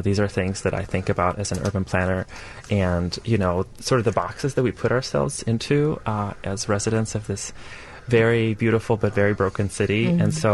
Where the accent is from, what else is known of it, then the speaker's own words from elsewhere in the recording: Russia; now in Chicago, United States; I'm personally also an immigrant. I came to America from Russia